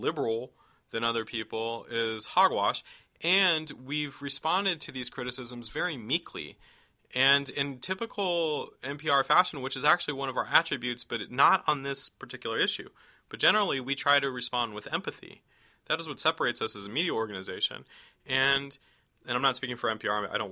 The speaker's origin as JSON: {"language": "English", "region": "California", "country": "United States", "tie": "born or raised there", "said": "I grew up in East County, San Diego, which is kind of a shithole."}